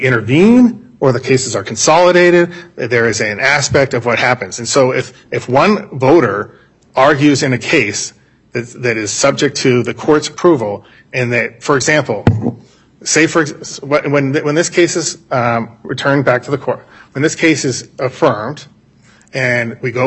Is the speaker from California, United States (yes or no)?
yes; California, United States; I'm from California, okay